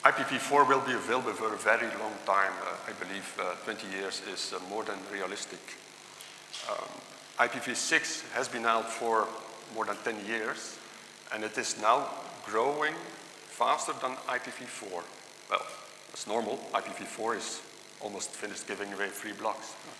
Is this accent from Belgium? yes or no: yes; Antwerp, Flanders, Belgium; I'm in Belgium from Antwerp, independent IT consultant.